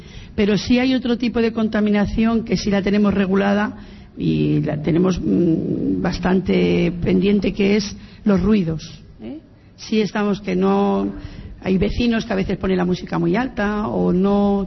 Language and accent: Spanish; Madrid, Community of Madrid, Spain; Pues es un problema. Como soy madrileña, dirías, bueno, esta mujer es políticamente correcta.